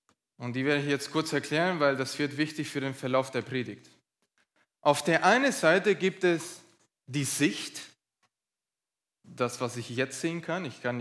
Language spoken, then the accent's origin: German; Chile; ich komme aus Chile und in Chile war ich in einer Schweizer Schule, von klein auf.